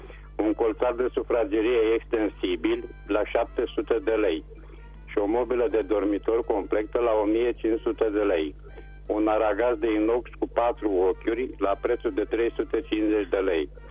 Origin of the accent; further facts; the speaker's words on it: Reșița, Caraș-Severin, Romania; sunt din Reșița și am și eu de vânzare următoarele.